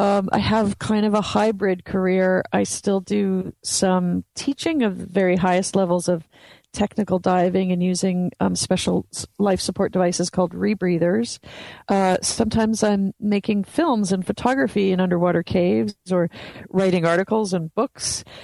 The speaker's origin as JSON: {"language": "English", "country": "Canada", "tie": "born or raised there", "said": "But growing up in Canada, it didn't seem like either astronaut school or or diving school was going to be in my future"}